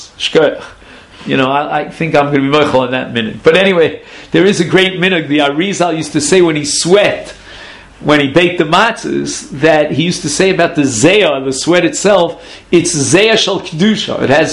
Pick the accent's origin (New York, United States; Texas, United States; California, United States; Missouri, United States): New York, United States; Brooklyn; now in Jerusalem, Israel; I don't remember my father ever baking matzahs. I was raised in Flatbush.